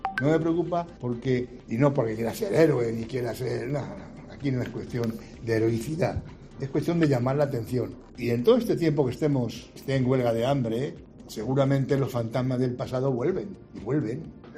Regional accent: Noblejas, Castilla-La Mancha, Spain; Yo recomendaría a la gente de mi pueblo que haga lo mismo que hace Felipe González, que voten en blanco. Porque claro, si no quieres a tu pueblo, ¿cómo vas a pedir el voto aquí en Noblejas

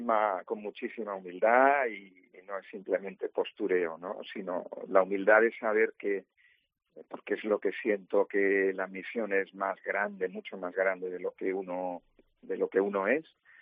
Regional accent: Barcelona, Catalonia, Spain; also born or lived in La Palma del Condado; yo nací en La Palma del Condado y de niño, pues ya toda la familia se fue para Barcelona, emigrante, pues por motivos de trabajo de mi padre, y allí es donde realicé el seminario en Barcelona

